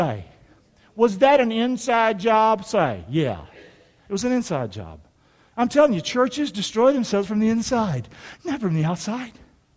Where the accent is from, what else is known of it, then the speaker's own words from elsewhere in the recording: Rockingham, North Carolina, United States; If I'm from Rockingham, North Carolina, I understand it, you can understand it.